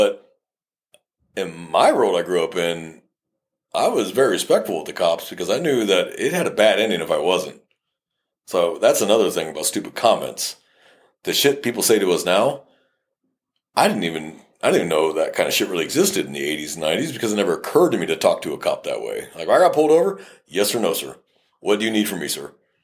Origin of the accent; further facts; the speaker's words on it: California, United States; because I was raised on a ranch. But I was raised in California, right?